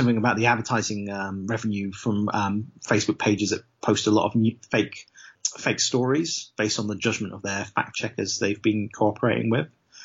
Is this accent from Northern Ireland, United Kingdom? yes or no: no; Leicester, East Midlands, United Kingdom; They're in Leicester, which is my hometown, and they were filming something about the Diwali celebrations they have in Leicester